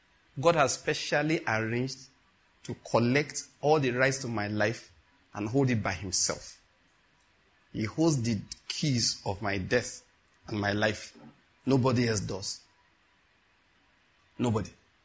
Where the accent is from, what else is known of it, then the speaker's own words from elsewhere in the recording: Western Nigeria, Nigeria; I grew up in Western Nigeria.